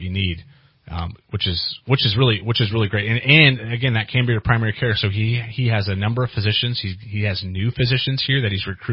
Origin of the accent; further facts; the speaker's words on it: California, United States; the chief medical officer and part owner, Dr. Jesse Curran, is actually a lifelong friend of mine. We grew up in the Trinities.